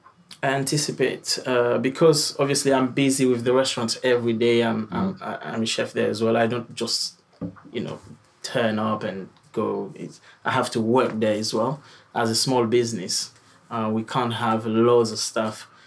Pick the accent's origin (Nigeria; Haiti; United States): Haiti; now in Dominican Republic; And I'm from Haiti, and we cook, I would say classic French, but with the Caribbean flavors and twist. I live in Dominican Republic.